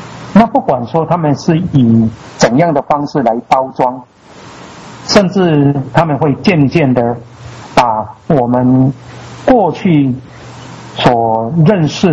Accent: China; 或者说以我们中国人的认定的这一个糠呢

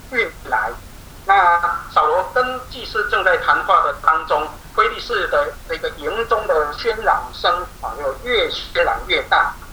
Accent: Taiwan; 那一公顷也就是我们台湾人所说的啊，约略大概等于一甲地啊

